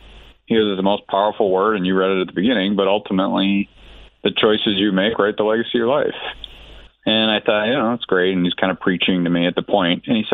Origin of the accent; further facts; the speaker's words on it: Chicago, Illinois, United States; No, I grew up in Chicago, Kansas Jayhawk grad, evolved into a business guy